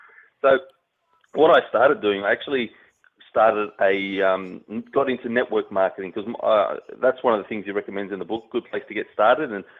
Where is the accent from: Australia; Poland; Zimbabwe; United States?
Australia; accent: Australian; I'm Australian-based. Obviously, you can tell by the accent.